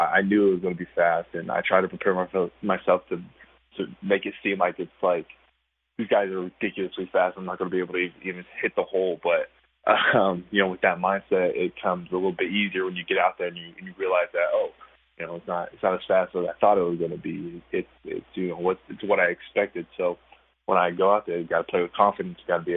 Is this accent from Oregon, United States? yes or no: yes; Portland, Oregon, United States; I'm from Oregon. I'm from Portland. So I grew up watching those guys.